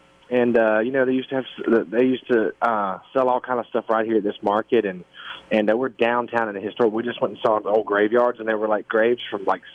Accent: South Carolina, United States; I'm actually down in my home state, South Carolina, and brought my little boy to Charleston and show him Charleston for the first time.

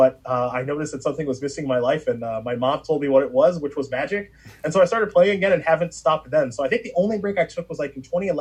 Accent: Strongsville, Ohio, United States; So when I grew up in Strongsville, Ohio, a suburb of Cleveland, I had a friend named John Cross, who I met on the school bus

